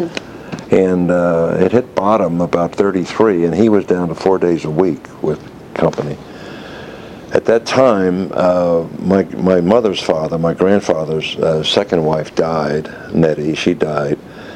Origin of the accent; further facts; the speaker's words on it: New Jersey, United States; also born or lived in Philadelphia, Pennsylvania; I was born in Philadelphia and was raised for the most part in New Jersey.